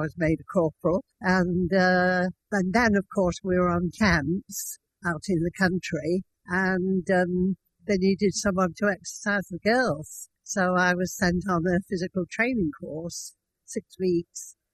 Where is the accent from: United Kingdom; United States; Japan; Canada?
United Kingdom; England; Well, in Britain, in England, because I'm from England